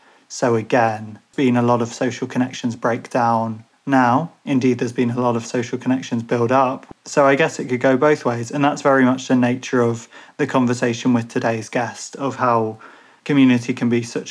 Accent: Ireland; Obviously, to a degree, you know, I very much have that with Irishness

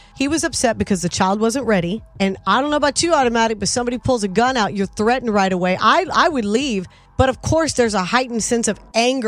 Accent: Texas, United States; I grew up in Texas, grew up in the South, around guns my whole life.

